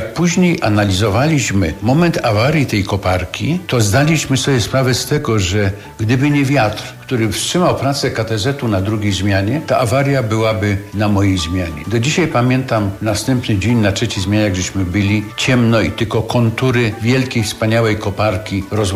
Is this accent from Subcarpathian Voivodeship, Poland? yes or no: yes; Tarnobrzeg, Subcarpathian Voivodeship, Poland; jestem rodem z Tarnobrzega. Wychowałem się tu, gdzie jest podwórze Liceum Hetmana